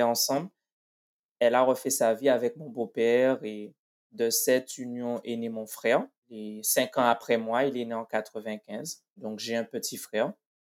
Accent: Guadeloupe; Donc, je suis originaire de l'île de la Guadeloupe. J'ai grandi au départ avec ma mère et ma grand-mère, du côté maternel.

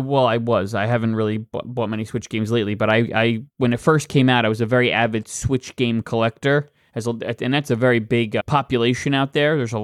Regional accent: New Jersey, United States; And the local Blockbuster where I grew up in New Jersey

